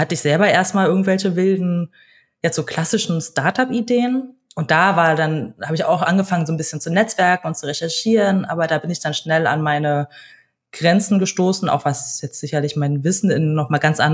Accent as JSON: {"language": "German", "region": "Berlin", "country": "Germany", "tie": "born or raised there", "said": "Ich wurde in Berlin geboren, bin vor allen Dingen als Kind einer alleinerziehenden Mutter groß geworden."}